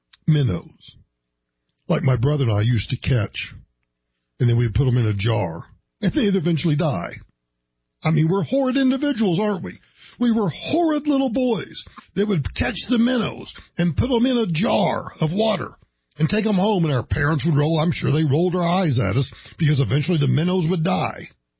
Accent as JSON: {"language": "English", "region": "Great Plains", "country": "United States", "tie": "born or raised there", "said": "I grew up in the Great Plains, in farm and ranch country, the flatlands of the Great Plains."}